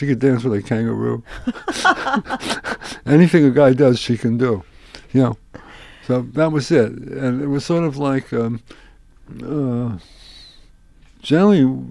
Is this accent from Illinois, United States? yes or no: no; Queens, New York, United States; And I came from Queens, where they did a halftime Lindy Hop. And you could dance only from people from Queens, some parts of Manhattan and Harlem.